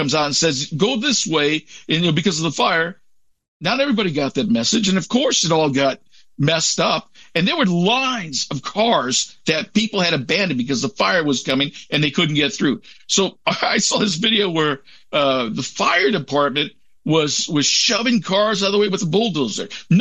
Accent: Los Angeles, California, United States; I'm from the area, so I'm from Los Angeles, as a matter of fact.

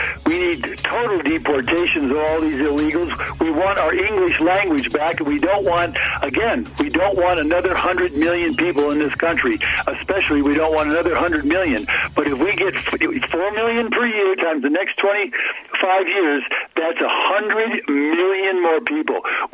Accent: United States; but as an American citizen, I have to say that we face a very sobering society because we, the American people, from the bottom up, did not do our job.

